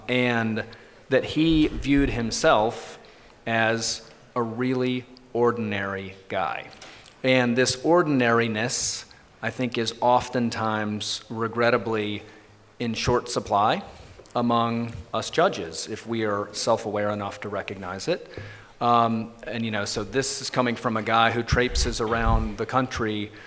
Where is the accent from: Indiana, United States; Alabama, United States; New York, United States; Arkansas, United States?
Alabama, United States; Maybe it's because I'm a country boy. I'm from Alabama.